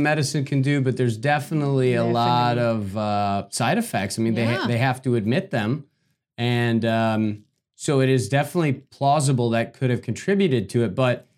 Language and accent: English; Detroit, Michigan, United States; So his last show was in my home state, in Michigan. I grew up outside of Detroit.